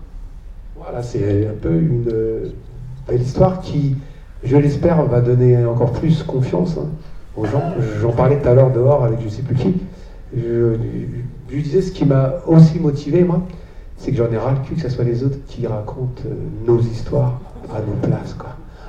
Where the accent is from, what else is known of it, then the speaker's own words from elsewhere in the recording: L'Estaque, Provence-Alpes-Côte d'Azur, France; je suis natif de l'Estac. Mon père est venu dans les années, fin d'année 40, et je suis natif de l'Estac.